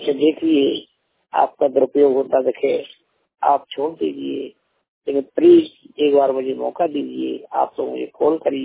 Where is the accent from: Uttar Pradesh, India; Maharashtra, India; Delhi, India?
Uttar Pradesh, India; मैं जिला जालौन उत्तर प्रदेश यूपी के रहने वाला हूँ